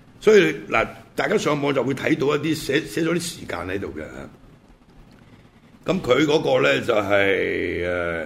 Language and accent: Cantonese; Hong Kong; 咁我哋香港人比較關心嘅就係兩個前特首係嘛？